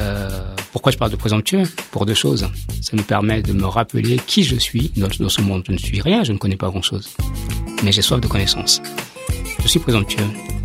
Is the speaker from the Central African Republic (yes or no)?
yes; Central African Republic; moved away as an adult; now in France; quand j'étais enfant, j'ai étudié en Centrafrique, après le bac, okay, je suis arrivé en France en maths sup au lycée militaire d'Aix.